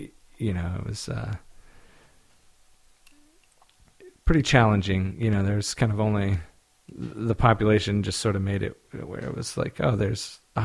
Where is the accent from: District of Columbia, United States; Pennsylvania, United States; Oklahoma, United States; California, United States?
Oklahoma, United States; Tulsa; it's a big city for Oklahoma, probably like the second most populous city, Tulsa.